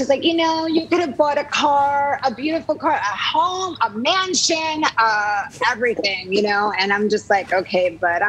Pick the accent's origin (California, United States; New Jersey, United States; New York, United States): New Jersey, United States; I grew up in New Jersey by the Jersey Shore.